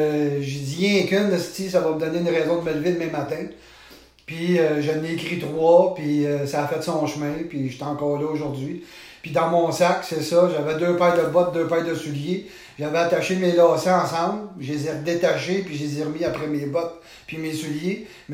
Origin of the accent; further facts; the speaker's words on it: Quebec, Canada; Je viens de où? C'est assez compliqué. On va regarder ça simple. Je viens de la Rive-Sud.